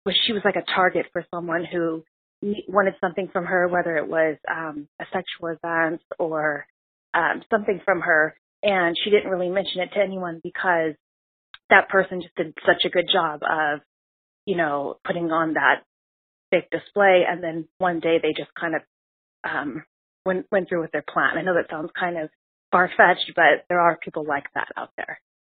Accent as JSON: {"language": "English", "town": "Las Vegas", "region": "Nevada", "country": "United States", "said": "I'm from Las Vegas, Nevada."}